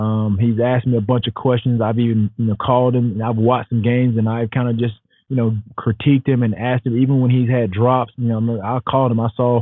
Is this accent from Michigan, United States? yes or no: no; Alabama, United States; I'm from Alabama. I'm an Alabama fan.